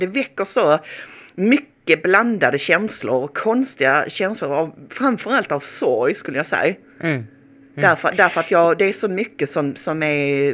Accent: Malmö, Skåne, Sweden; Och det känns verkligen inte som att jag är i min hemstad. Allting är helt främmande för mig nu. Och ofta om man har något ärende, eller så, jag är bara i Malmö kanske ett par gånger om året

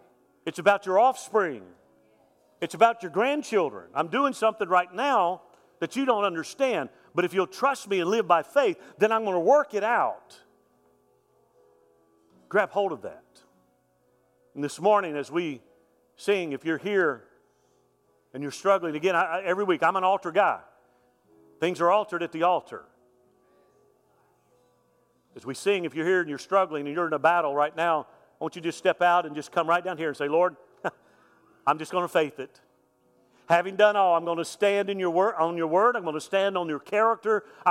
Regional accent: Mobile, Alabama, United States; 1969, Hurricane Camille devastated the Gulf Coast there where I grew up in Alabama.

